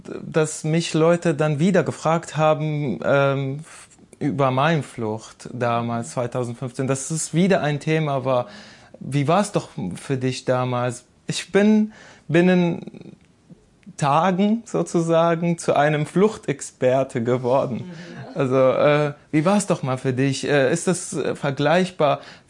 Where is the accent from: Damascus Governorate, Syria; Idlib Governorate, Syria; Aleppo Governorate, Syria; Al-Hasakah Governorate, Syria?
Idlib Governorate, Syria; Idlib; now in Germany; ich habe mich an meine Heimatstadt Idlib erinnert